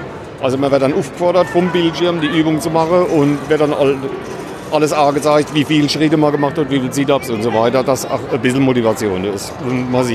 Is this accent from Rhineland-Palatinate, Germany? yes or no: yes; Landau, Rhineland-Palatinate, Germany; born there; gebürtiger Landauer, wohne jetzt im Gottraumstehen.